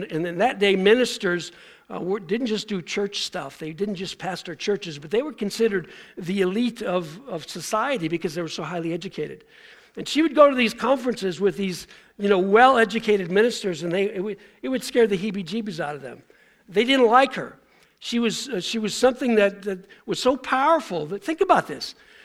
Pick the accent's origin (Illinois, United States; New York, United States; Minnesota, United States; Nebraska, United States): New York, United States; Buffalo; I'm from the state of New York, I'm from Buffalo, but in the state of New York